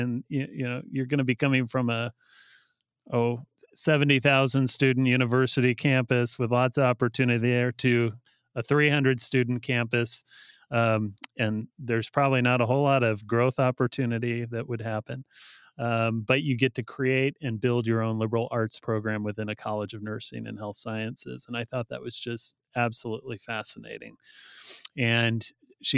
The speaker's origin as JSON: {"language": "English", "town": "Bryan", "region": "Ohio", "country": "United States", "tie": "born or raised there", "also_born_or_lived": "Defiance", "said": "So I grew up in rural Northwest Ohio. Born and raised in towns that were probably too small to know for most people, but Bryan, Ohio, and Defiance."}